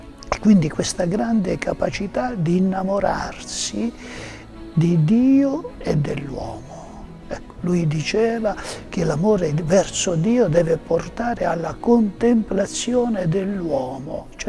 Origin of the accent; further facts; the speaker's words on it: Alessano, Apulia, Italy; anch'io sono di Alessano